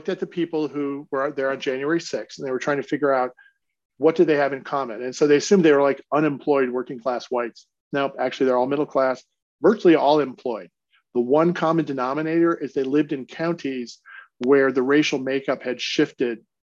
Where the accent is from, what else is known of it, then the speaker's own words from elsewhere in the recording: Kentucky, United States; Well, growing up in Kentucky, you're completely innocent of racial politics.